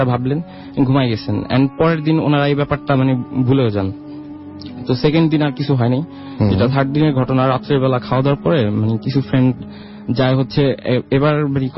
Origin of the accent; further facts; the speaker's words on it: Moghbazar, Dhaka Division, Bangladesh; Hello listeners … from Moghbazar.